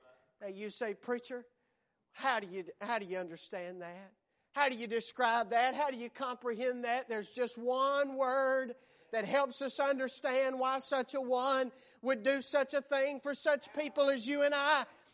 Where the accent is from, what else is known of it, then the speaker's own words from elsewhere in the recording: United States; In our country, and I thank God that I'm an American. There's not anywhere else in this world I'd rather live.